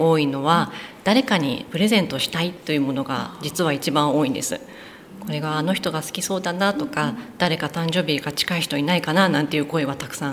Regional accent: Fujisawa, Kanagawa, Japan; 私はそうですね、藤沢育ちになります、はい、夫は茅ヶ崎ですね。

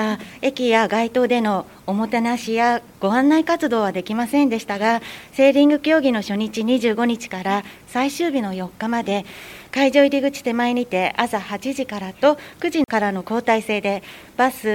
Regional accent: Fujisawa, Kanagawa, Japan; 私は4歳から鵠沼海岸で育ち、50年以上藤沢に住み、学習教室の助手をしています。

